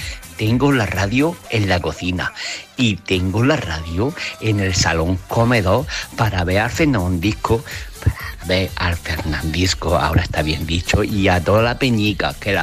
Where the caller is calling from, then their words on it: Lorca, Region of Murcia, Spain; de Lorca. De siempre, inimitable, auténtico.